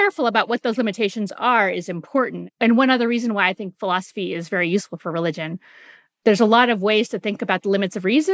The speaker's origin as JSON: {"language": "English", "town": "San Francisco", "region": "California", "country": "United States", "tie": "born or raised there", "said": "I mean, I grew up in San Francisco in the 1970s. It was not a religious place."}